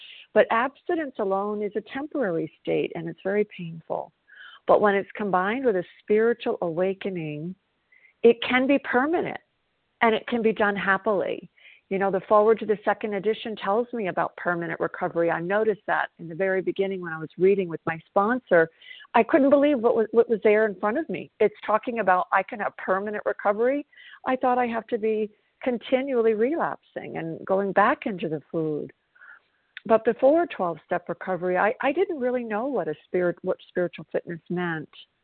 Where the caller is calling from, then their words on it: South Carolina, United States; I'm a recovered compulsive overeater. I'm calling from South Carolina.